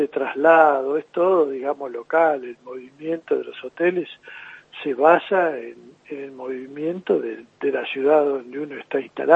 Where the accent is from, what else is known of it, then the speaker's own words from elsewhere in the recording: La Plata, Buenos Aires Province, Argentina; Yo soy platense, sí.